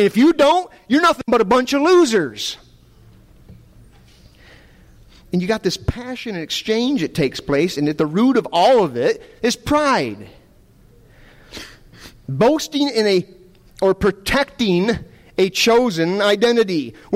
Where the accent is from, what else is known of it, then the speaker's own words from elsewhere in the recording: Michigan, United States; I'm from Michigan, and there's not a greater hate-filled, chest-thumping, trash-talking rivalry than Michigan-Ohio State rivalry.